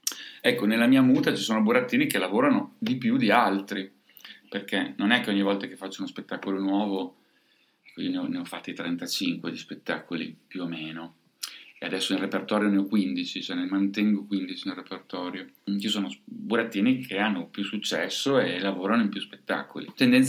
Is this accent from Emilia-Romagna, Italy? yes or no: yes; Parma, Emilia-Romagna, Italy; io sono di Parma